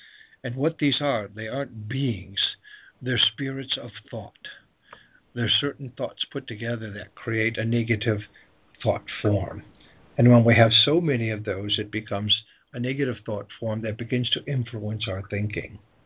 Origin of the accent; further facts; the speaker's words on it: Syracuse, New York, United States; I'd pretend I'm a snowplow, because we're from Syracuse, you know, and all that. It's all upstate New York, all the snow is.